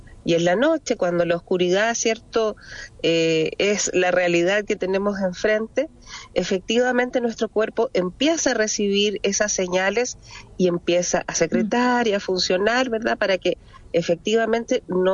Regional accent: Chile; es algo que quizás como chilenos y chilenas no hemos respetado

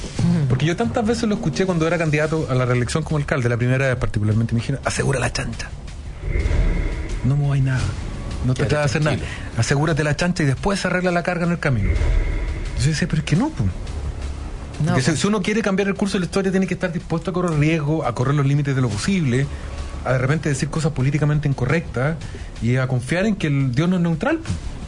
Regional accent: Chile; De Chile, le digo, profesor.

